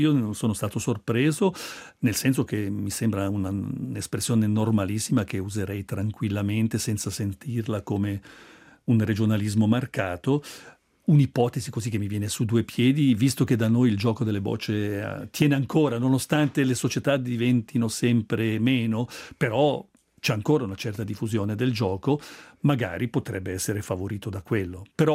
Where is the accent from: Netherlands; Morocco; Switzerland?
Switzerland; Ticino; Quindi è chiaro che come ticinesi, se sappiamo queste cose, poi possiamo agire di conseguenza, insomma.